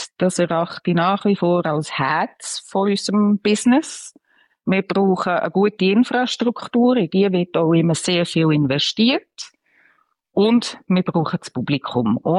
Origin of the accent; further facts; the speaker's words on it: Switzerland; Jetzt glaube ich auch bei uns in der Schweiz, wir sind nicht nur von Amerika abhängig.